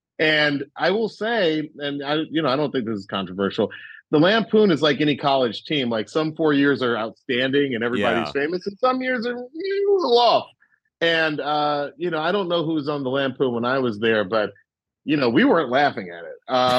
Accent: Atlanta, Georgia, United States; now in Cambridge, United States; because I was coming from Atlanta where I was I mean, Atlanta was so black when I was growing up.

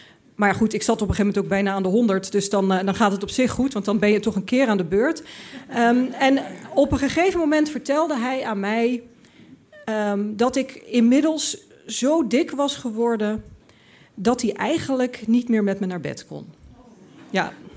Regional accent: Limburg, Netherlands; ja, ik kwam uit Limburg, ik had dat allemaal niet meegemaakt.

